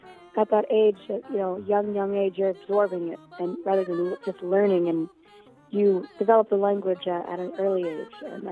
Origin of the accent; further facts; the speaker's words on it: Virginia, United States; I grew up in Virginia. That's why I'm here.